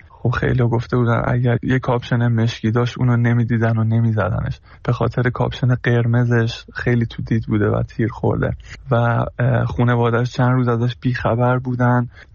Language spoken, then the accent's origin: Persian; Iran; moved away; ما هم که خارج از ایرانیم